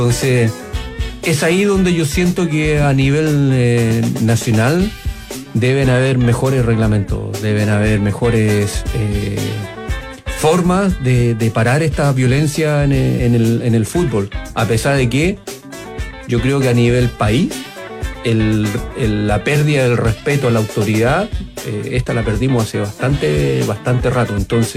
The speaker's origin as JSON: {"language": "Spanish", "town": "Lo Prado", "region": "Santiago Metropolitan", "country": "Chile", "tie": "born or raised there", "said": "Como le dije al principio, para mí mi mundo era Lo Prado."}